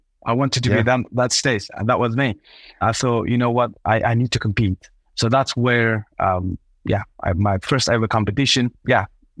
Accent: Nepal; English is a second language; moved away as an adult; now in United Kingdom; I'm originally from Nepal. So I started coffee in 2006.

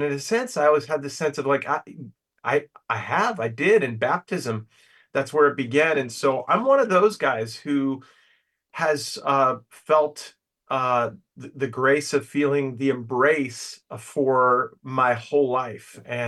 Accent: New York, United States; I grew up on Long Island. I'm more of a heartbroken Knicks fan.

